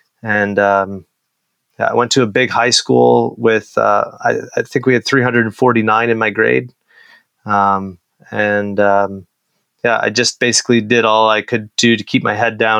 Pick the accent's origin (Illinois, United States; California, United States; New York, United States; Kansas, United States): New York, United States; Rochester; now in Canada; So I grew up actually in Rochester, New York. So it was an American system.